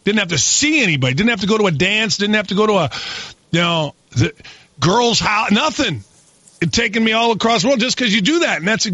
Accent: Gary, Indiana, United States; In my world, growing up in Gary, Indiana, if you shot jump shots, you know, so it was all working on drives and, you know, left hand, right.

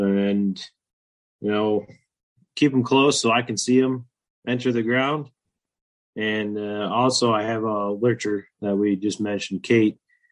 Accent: Michigan, United States; I'm from Michigan, up in the thumb.

